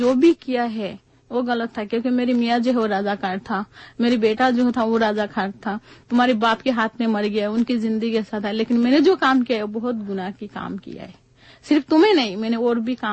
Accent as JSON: {"language": "Bangla", "country": "Bangladesh", "tie": "born there", "said": "আমার জন্ম বাংলাদেশে, আমি একটা মুক্তিযুদ্ধের মেয়ে ছিলাম।"}